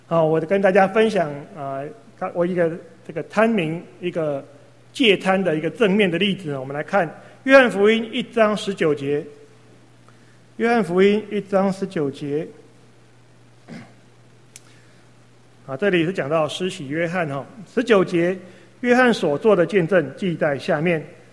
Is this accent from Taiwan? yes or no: yes; Taiwan; 这个当然也凸显到我们台湾人的还蛮重学历的哈